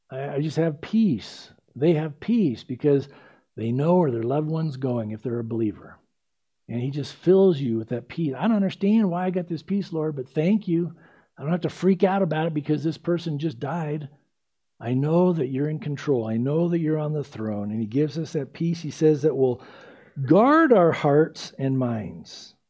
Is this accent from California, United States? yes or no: yes; San Diego, California, United States; Growing up in San Diego, driving around those stupid freeways, you can lose your patience in a hurry.